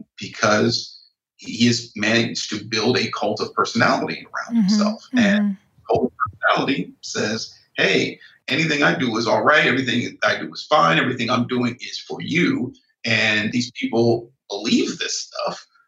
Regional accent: Ohio, United States; they should close the Lordstown auto plant, which is right near where I grew up in Northern Ohio

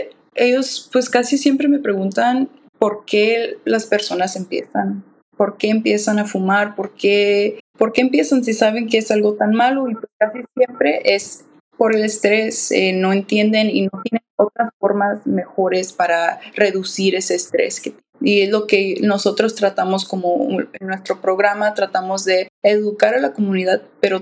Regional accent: Indio, California, United States; also born or lived in Mexicali, Mexico; Nosotros dos somos hispanos. Yo nací en Mexicali. Aquí crecí en Indio, en el Valle de Coachella.

